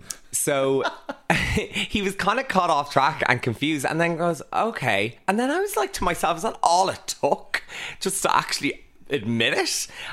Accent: Churchtown, Leinster, Ireland; I'm from Churchtown.

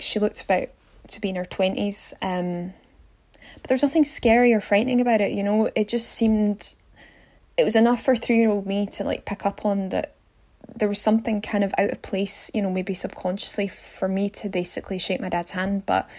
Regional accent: Glasgow, Scotland, United Kingdom; I'm from Glasgow in Scotland

